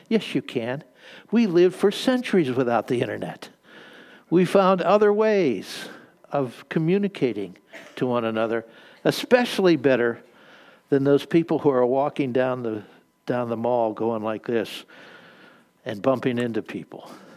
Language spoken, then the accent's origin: English; Pennsylvania, United States; I'm from Western Pennsylvania. We have a different vocabulary there, okay?